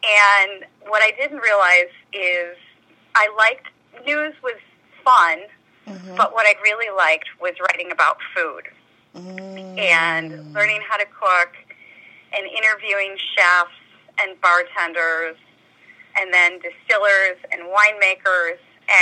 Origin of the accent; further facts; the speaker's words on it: Illinois, United States; The next couple stores expanded in the Midwest, and I grew up in the Chicago suburbs.